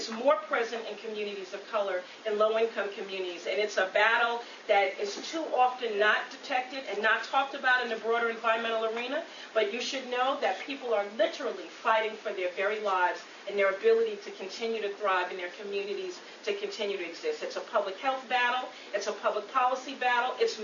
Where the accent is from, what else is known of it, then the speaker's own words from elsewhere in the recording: New York, United States; moved away as an adult; now in Prince William County, United States; And so I am from New York, and I lived in northern Manhattan and Harlem most of my life until I moved to Prince William County in 1998.